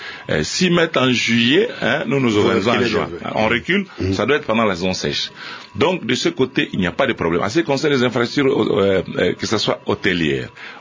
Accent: Lubumbashi, Haut-Katanga, DR Congo; je lui dis que je viens de Lubumbashi

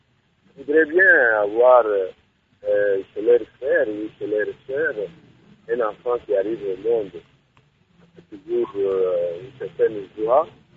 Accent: DR Congo; nous sommes Africains, nous sommes Congolais.

